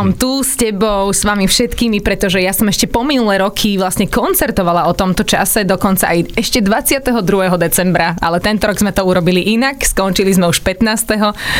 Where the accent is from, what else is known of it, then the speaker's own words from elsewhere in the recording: Dolné Loučice, Trnava Region, Slovakia; Maličká krásna dedinka pri Trnave, 6 km od Trnavy, odkiaľ pochádzam, pozdravujem.